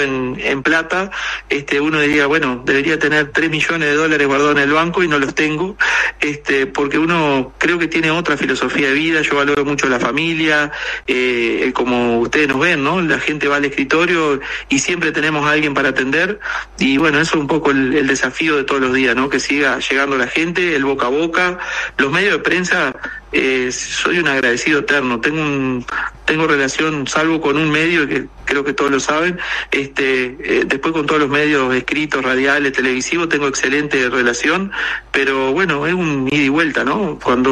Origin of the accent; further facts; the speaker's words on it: Fray Bentos, Río Negro, Uruguay; moved away as an adult; now in Salto, Uruguay; yo hoy llevo más años viviendo en Salto que en mi Fray Bentos. En Fray Bentos viví 18 años, acá en Salto llevo 28. Entonces ya hoy me considero un salteño por adopción.